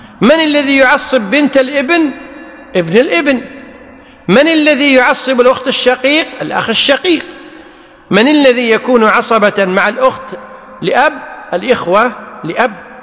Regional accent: Kuwait; بخلاف العرف عندنا في الكويت إذا قلنا يا ولد فلا يطلق إلا على الذكر.

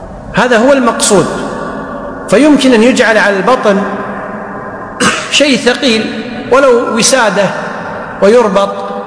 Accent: Kuwait; واليوم في المستشفيات عندنا في الكويت ولله الحمد الأطباء يقومون بهذه المهمة

